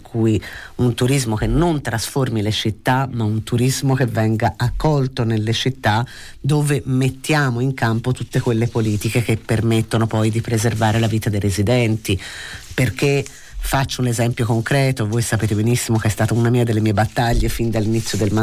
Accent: Florence, Tuscany, Italy; born there; io che sono nata a Firenze, che sono tra l'altro nata nel centro storico

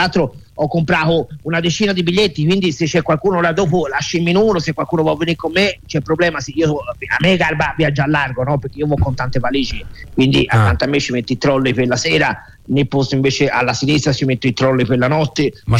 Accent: Florence, Tuscany, Italy; noi d'altronde siamo fiorentini, Firenze regna, che tu ci vuoi fare?

